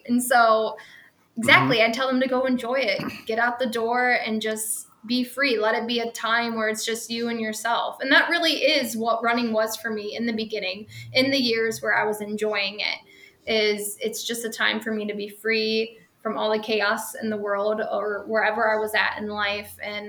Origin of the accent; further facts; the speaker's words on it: Canton, Ohio, United States; I'm born and raised in Stark County, by the way, from Canton area. Went to Canton Central Catholic, went to Malone. So I've been in Canton most of my life.